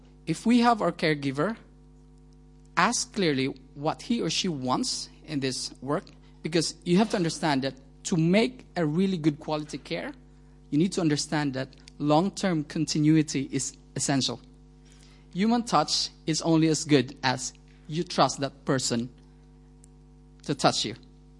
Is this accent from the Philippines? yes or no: yes; Philippines; moved away as an adult; also born or lived in China / Taiwan / United States; I was born in the Philippines, lived there for the past 27 years, went to China, went to Taiwan, went to the USA, and now currently here